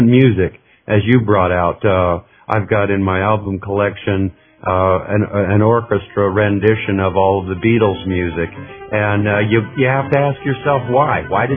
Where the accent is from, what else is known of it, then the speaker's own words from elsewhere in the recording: Alaska, United States; different from what I experienced here in rural southwest Missouri and other places that I've lived, even growing up in Alaska.